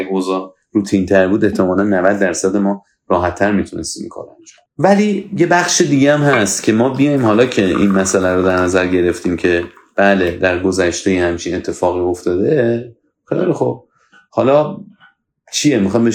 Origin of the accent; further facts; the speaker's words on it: Iran; ما ایرانی هستیم، نمیگم از همه جا بدبختر هستیم